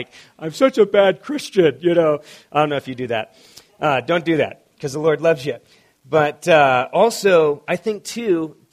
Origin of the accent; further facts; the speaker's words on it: California, United States; now in Colorado, United States; I'm Californian, and I was like, do we cancel service?